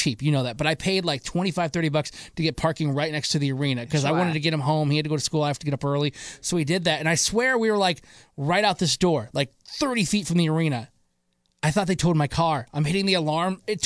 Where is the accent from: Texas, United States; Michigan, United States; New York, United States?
Michigan, United States; I'm from Michigan, and I met her when I worked in radio on the west side of Michigan.